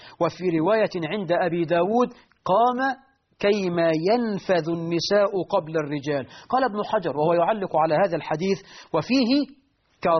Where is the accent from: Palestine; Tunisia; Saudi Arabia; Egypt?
Egypt; بقى عندنا في مصر 12 مليون عانس، لأننا نغالي في المهور